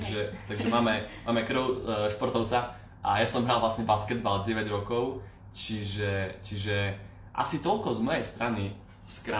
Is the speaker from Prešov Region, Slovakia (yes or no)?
no; Košice, Košice Region, Slovakia; ako som ako Košičan, takže ako rodinný východniar.